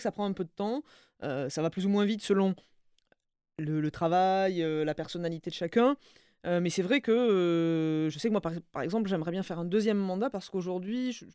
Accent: Montpellier, Occitanie, France; je suis de Montpellier, de la région Occitanie, cet attachement à la région, moi, c'est quelque chose que je vis au quotidien.

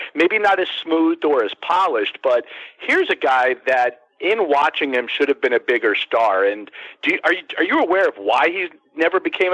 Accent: Florida, United States; now in Philadelphia, United States; I grew up in Florida. I grew up literally on a beach, and I live right outside of Philadelphia right now.

